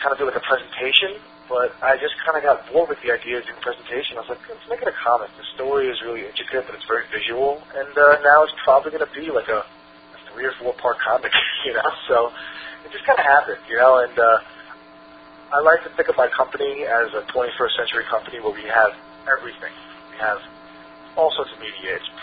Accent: New York, United States; when I'm a kid from New York, so, like, I grew up on, like, you know, like hardcore music and just big rock and roll

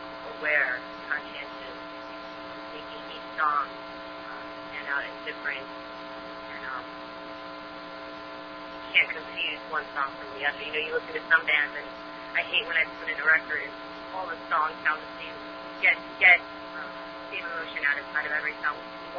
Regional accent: Florida, United States; now in New York, United States; I'm from Florida. So it's like the new metal capital.

